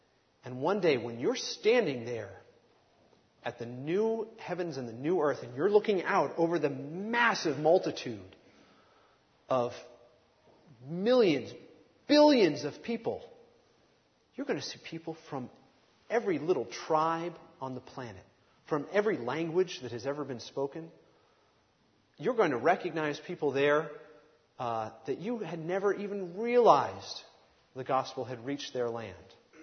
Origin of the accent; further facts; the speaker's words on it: New England, United States; I'm from New England. We have statues all over the place, no problem.